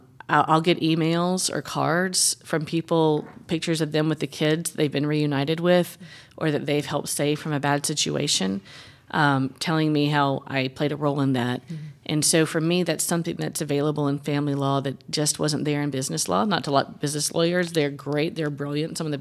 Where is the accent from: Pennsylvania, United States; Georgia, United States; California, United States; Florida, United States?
Georgia, United States; Lawrenceville; I grew up in Lawrenceville. I was born in Valdosta, but I grew up in Lawrenceville. My parents still live in the same house they bought in, I think it was 1980, 81, in Forest Hills.